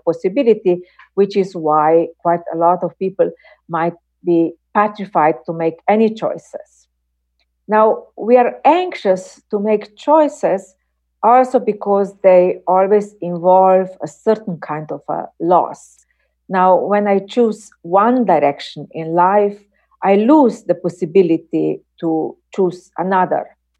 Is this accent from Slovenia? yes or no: yes; Slovenia; In my home country, Slovenia, we have had, you know, debates